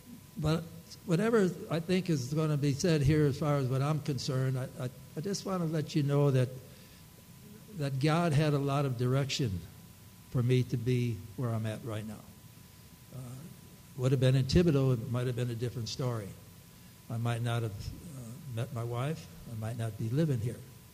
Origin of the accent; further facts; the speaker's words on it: Chicago, Illinois, United States; I was born on the South Side. Moved further south. There's no gun problems where I was from.